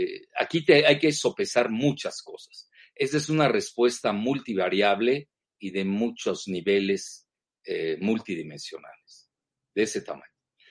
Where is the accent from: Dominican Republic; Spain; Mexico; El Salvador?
Mexico; Nosotros somos latinoamericanos, esa es nuestra esencia. Somos un país latinoamericano, nunca hay que olvidar eso.